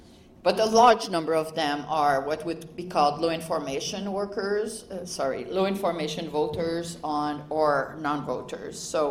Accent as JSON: {"language": "English", "region": "Quebec", "country": "Canada", "tie": "born or raised there", "said": "Ottawa, the lower black circle, is where I grew up. I grew up on the Quebec side, just across the river. On one side of the river, everyone speaks English, or the majority speaks English. On the other side, the majority speaks French, which is where I grew up."}